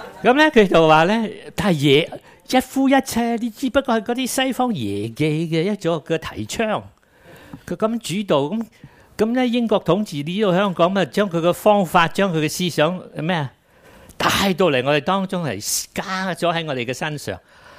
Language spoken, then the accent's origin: Chinese; Guangdong, China; 我廣東人說看到很興奮，這個廣東人的用語不是我發明的